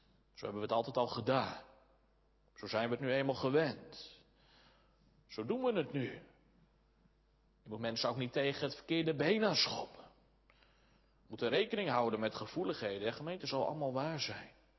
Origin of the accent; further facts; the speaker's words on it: Soest, Utrecht, Netherlands; Zoals Soest, waar ik vandaan kom.